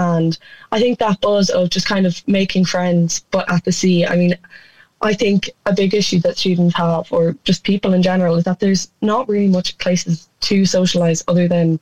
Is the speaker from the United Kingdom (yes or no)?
no; Sligo, Connacht, Ireland; now in Galway, Ireland; Of course, you know, we're from Sligo. We never had anything like Coldvember. So when I came to Galway, that's something that was really appealing about it.